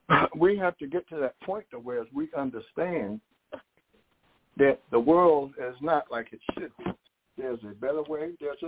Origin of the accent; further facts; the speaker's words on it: New York, United States; So I came from New York to Carolina.